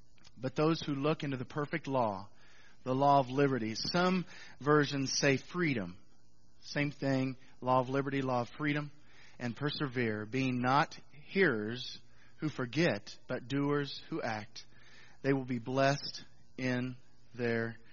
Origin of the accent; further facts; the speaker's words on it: Missouri, United States; I was up from Northwest Missouri, so that was down from there.